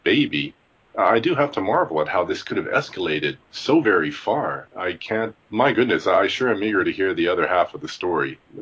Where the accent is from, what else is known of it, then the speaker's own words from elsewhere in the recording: British Columbia, Canada; and I'm from Vancouver Island